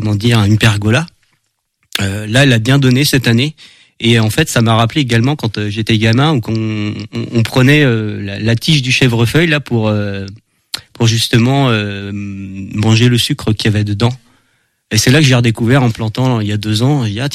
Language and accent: French; Angers, Pays de la Loire, France; je suis né à Angers, donc j'ai vécu une longue partie de ma vie à Angers. Je suis arrivé en campagne en 2005 à Feneux à l'époque, et j'ai déménagé ensuite 5 ans après à Sceaux-d'Anjou.